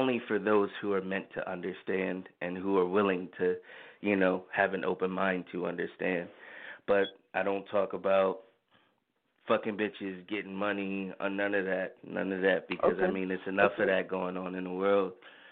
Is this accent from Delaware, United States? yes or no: yes; Delaware, United States; I'm really proud to say that I'm from Delaware